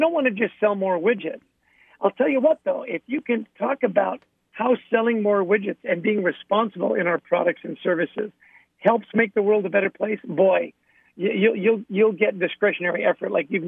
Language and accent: English; Canada; I grew up in Canada.